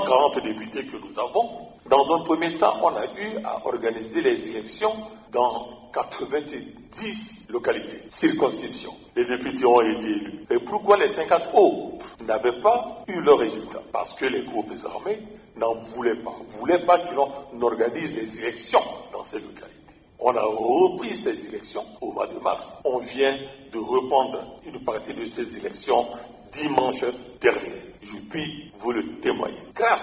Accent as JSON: {"language": "French", "country": "Central African Republic", "said": "Je suis centrafricain. Lorsqu'on parlait de la République centrafricaine, il y a quelques temps en arrière, vous savez ce que nous avons enduré."}